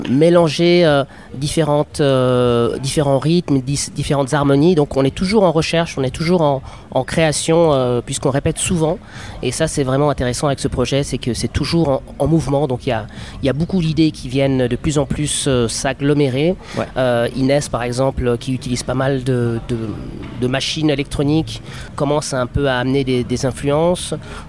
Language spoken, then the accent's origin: French; Eritrea; Donc moi, je suis originaire d'Érythrée